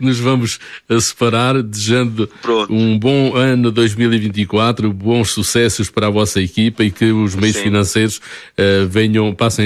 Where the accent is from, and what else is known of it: Portugal; now in France